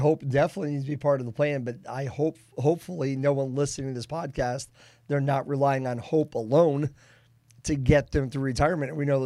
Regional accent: Boston, Massachusetts, United States; I'm from the Boston area.

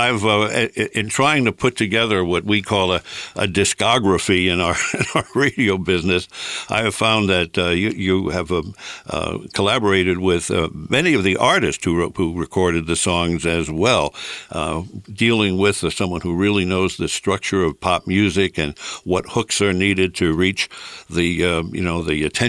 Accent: New York City, New York, United States; indeed, they were the heroes of my neighborhood growing up in the Bronx at East 233rd Street. That's way in the northeast corner of the Bronx

